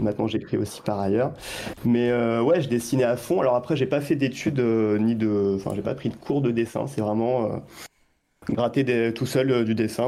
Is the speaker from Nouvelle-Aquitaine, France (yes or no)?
yes; La Rochelle, Nouvelle-Aquitaine, France; je suis auteur de BD, je viens de La Rochelle, j'ai 35 ans